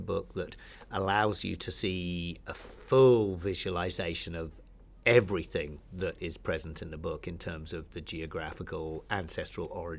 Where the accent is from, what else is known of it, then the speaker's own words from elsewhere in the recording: United Kingdom; I'm British and they're being educated in Britain.